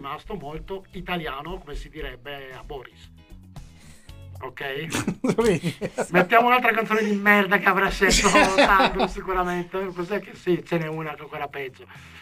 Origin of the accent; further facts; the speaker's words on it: Southern Italy, Italy; Sono terrone, la R e la V.